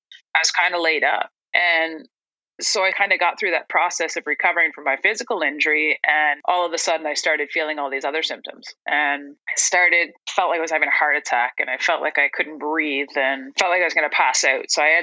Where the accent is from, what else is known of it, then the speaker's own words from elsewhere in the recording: Kincardine, Ontario, Canada; I'm from Kincardine, Ontario. And it is, for those of you on the West Coast, let's say 3 hours west of Toronto, right on Lake Huron.